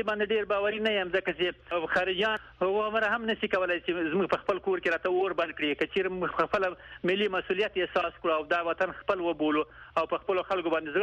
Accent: Afghanistan

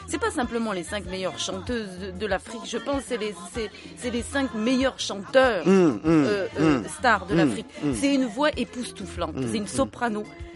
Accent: Auvergne-Rhône-Alpes, France; Je ne suis pas française, je suis savoyarde. Je viens de la montagne.

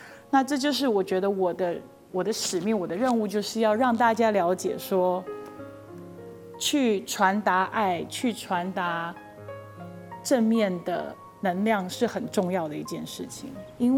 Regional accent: Taiwan; now in United States; 我其实是来自台湾，我89年前才来到美国

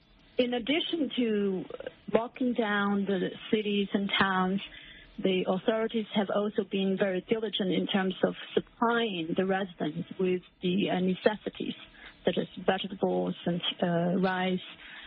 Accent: Hubei, China; English is a second language; I came from Hubei province, right? That's my hometown.

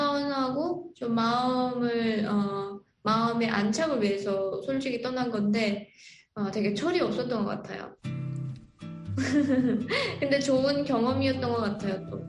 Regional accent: North Korea; now in South Korea; 그때 당시 제가 고등학교 북한에서 온 지도 얼마 안 됐고

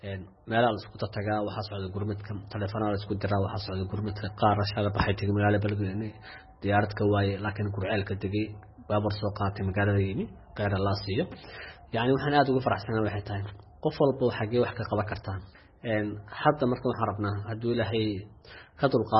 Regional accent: Beledweyne, Hiran, Somalia; born there; also born or lived in Hargeisa; waxaan ku dhashay Beledweyne

